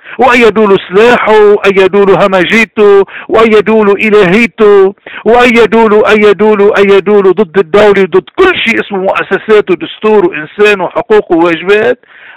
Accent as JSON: {"language": "Arabic", "region": "South Governorate", "country": "Lebanon", "said": "أنا بنت الجنوب برمي لك الحجر"}